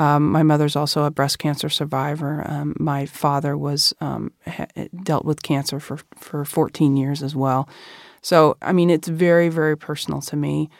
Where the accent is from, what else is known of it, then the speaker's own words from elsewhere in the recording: United States; And the 2016 elections were what fundamentally changed me as a Marine Corps officer, but also as an American.